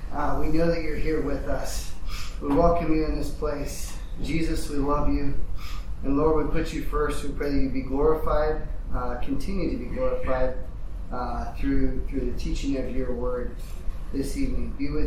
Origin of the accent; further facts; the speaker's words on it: Quincy, United States; I did not grow up in this area. I grew up over in Quincy, but all six of the family members in my family have been campers here.